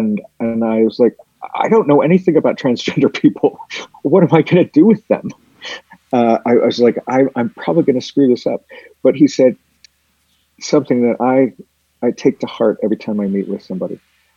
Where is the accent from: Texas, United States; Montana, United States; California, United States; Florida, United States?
Montana, United States; Twin Bridges; No, I grew up in Twin Bridges, Montana, in a class of 20, pretty much kindergarten through high school.